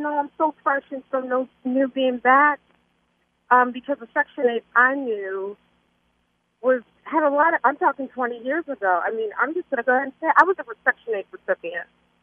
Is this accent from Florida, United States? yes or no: no; Baltimore, Maryland, United States; moved away; I'm originally was born and raised in Baltimore, but I've been away for 20 years.